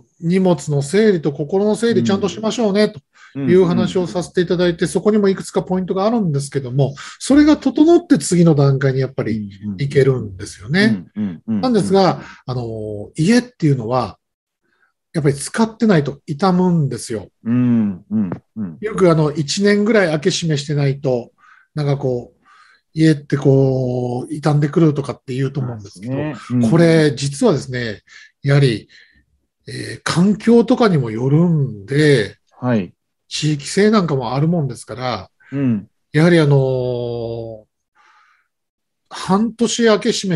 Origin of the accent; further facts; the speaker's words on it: Ota, Gunma, Japan; now in Yokohama, Japan; 私なんかもですね、群馬県の太田市の出身なんですけど、横浜に今住んでますから